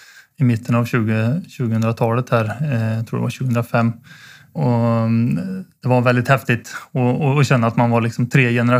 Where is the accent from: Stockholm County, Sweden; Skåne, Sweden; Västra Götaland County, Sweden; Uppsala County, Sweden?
Västra Götaland County, Sweden; Skara; Jag är ju då 31 år och född och uppväxt i Skara från början.